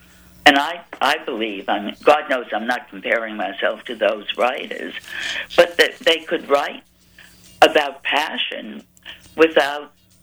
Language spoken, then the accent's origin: English; Ireland; Well, I'm an Irish storyteller.